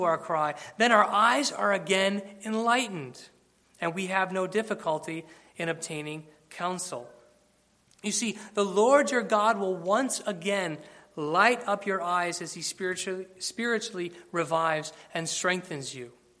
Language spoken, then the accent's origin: English; Michigan, United States; As you know, we're from Michigan.